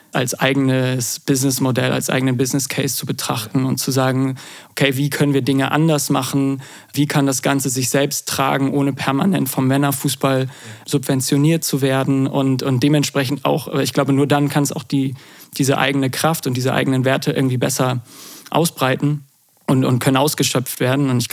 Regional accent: Bremen, Germany; ich komme aus Bremen, bin in Bremen geboren, bin dann in der Nähe da aufgewachsen.

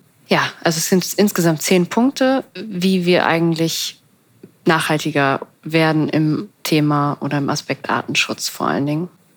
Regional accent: Hamburg, Germany; Ich bin in Hamburg zur Schule gegangen

